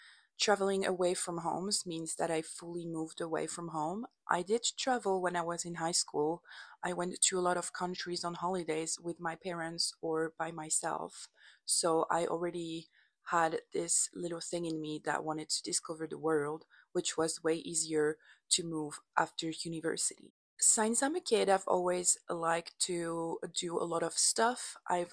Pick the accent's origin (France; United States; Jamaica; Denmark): France; moved away as an adult; now in Canada; I am fully French, but I am Canadian, which allow me to stay in the country as long as I want.